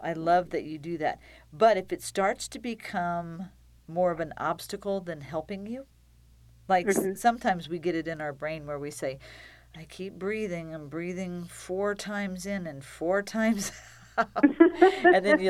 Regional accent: Decatur, Illinois, United States; I'm from Decatur, 3 hours south.

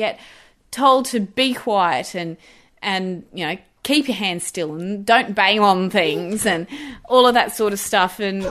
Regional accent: Queensland, Australia; Where I grew up in Queensland, actually, we had specialist music teachers.

